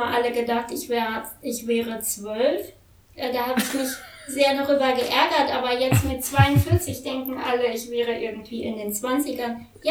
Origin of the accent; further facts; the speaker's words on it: Dortmund, North Rhine-Westphalia, Germany; also born or lived in Cologne; ich bin eigentlich in Dortmund geboren und aufgewachsen, bis ich 10 Jahre alt war.